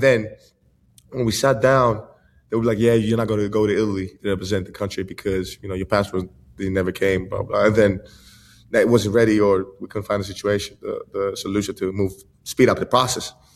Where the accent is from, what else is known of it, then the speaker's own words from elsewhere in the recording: Greece; Even though I was born and raised in Greece, went to a Greek school, had all the criteria, everything.